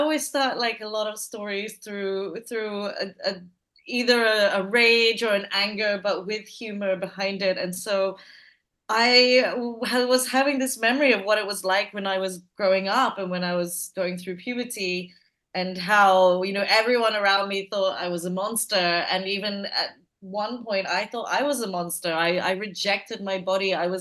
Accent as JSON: {"language": "English", "country": "Malaysia", "tie": "born or raised there", "also_born_or_lived": "United Kingdom", "said": "I grew up in Malaysia, and then I grew up in the UK. And then I moved back to Malaysia, you know, in my late 20s."}